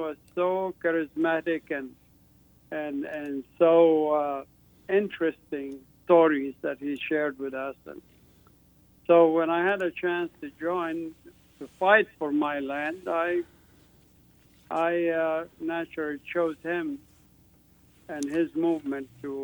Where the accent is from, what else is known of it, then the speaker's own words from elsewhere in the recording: Saudi Arabia; It's just growing up in Saudi Arabia as a homeless, as an immigrant and refugee